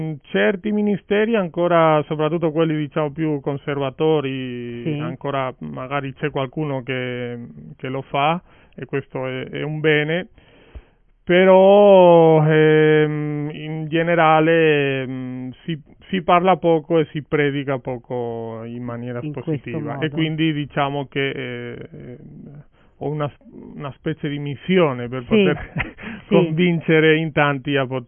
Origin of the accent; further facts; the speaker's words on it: Galicia, Spain; Italian is a second language; now in Italy; io sono dalla Spagna, esattamente dalla Galizia, e niente, sono qui da ormai praticamente 15 anni. Niente, servo al Signore nell'opera Remar, che è un'opera evangelica, una missione evangelica